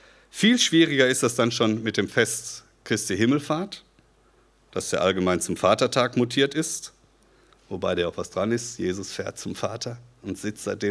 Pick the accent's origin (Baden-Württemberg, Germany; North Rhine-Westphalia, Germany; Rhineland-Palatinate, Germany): Baden-Württemberg, Germany; Bad Schönborn; In Bad Schönborn, wo ich herkomme